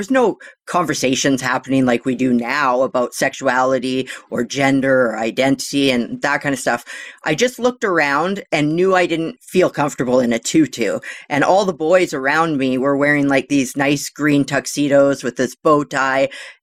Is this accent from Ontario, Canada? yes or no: no; British Columbia, Canada; So I grew up on Vancouver Island with BC and Canada.